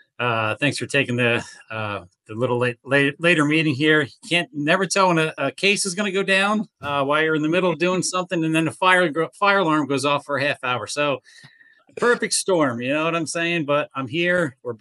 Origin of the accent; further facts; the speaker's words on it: Pennsylvania, United States; now in Ithaca, United States; I'm from Pennsylvania, and I'm up here in Ithaca, New York now.